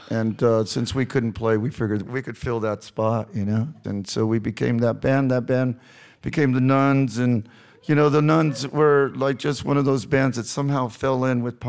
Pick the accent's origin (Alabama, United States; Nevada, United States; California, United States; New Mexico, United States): California, United States; Huntington Beach; also born or lived in San Antonio, Texas; I was born in San Antonio, and then we moved to Southern California, Huntington Beach, when I was about 7 years old.